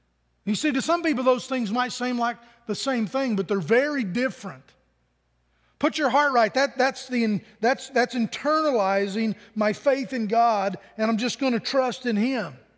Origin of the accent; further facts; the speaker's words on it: Pennington Gap, Virginia, United States; You know, I went to my hometown recently. And when you come into Pennington Gap, Virginia, there's only one way. Okay, my hometown's so small.